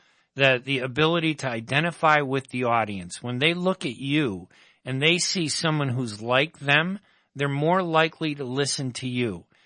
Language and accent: English; United States; born there; You know, I'm American-born. My dad wanted me to be American.